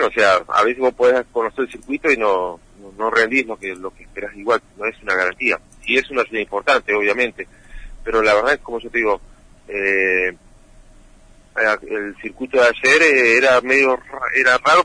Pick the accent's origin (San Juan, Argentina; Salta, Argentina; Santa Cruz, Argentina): Santa Cruz, Argentina; Los Antiguos; acá zonal entre nosotros, que soy de Los Antiguos